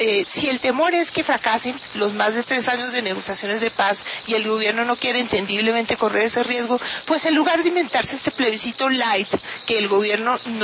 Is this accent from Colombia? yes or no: yes; Colombia; como colombiana